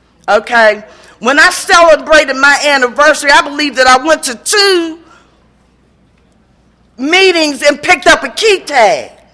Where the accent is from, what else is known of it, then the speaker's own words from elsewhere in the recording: Pittsburgh, Pennsylvania, United States; And I'm from Pittsburgh, PA.